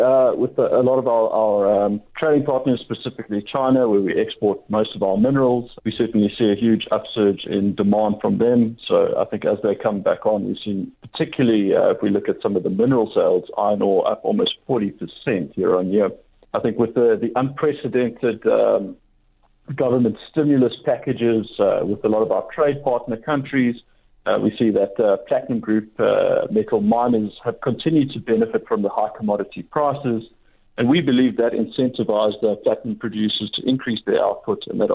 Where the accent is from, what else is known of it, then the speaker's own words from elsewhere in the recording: South Africa; So as a South African, I'm optimistic, I'm cautiously optimistic